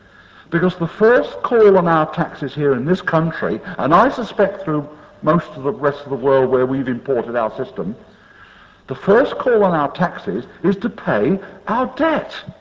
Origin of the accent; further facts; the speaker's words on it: Jersey; But I come from Jersey. I don't talk about Guernsey very often.